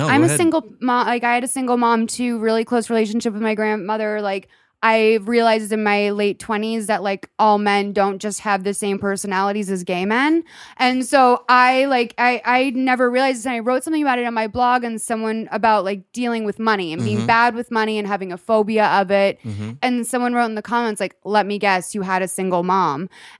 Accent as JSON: {"language": "English", "region": "East Coast", "country": "United States", "tie": "born or raised there", "said": "I am from the East Coast and grew up really conservative."}